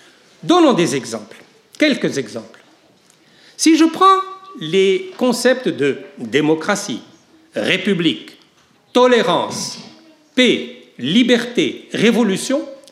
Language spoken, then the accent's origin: French; Tunisia; je suis tunisien, je suis maghrébin, je connais donc bien l'Algérie.